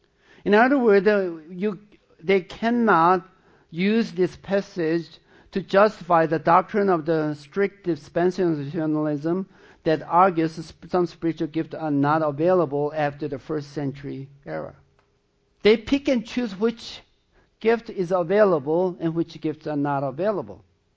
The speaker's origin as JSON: {"language": "English", "region": "southern Sweden", "country": "Sweden", "first_language": "Swedish", "second_language": "English", "said": "I'm from Sweden, southern Sweden."}